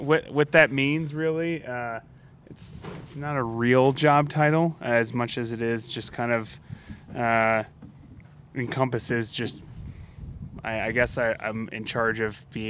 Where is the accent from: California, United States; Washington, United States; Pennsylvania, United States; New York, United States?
New York, United States; I am a New Yorker, so don't get me going on Boston.